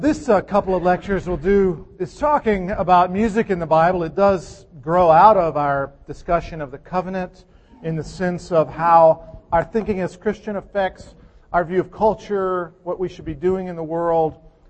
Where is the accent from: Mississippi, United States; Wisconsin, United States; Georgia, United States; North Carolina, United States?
Mississippi, United States; born there; I was born in Mississippi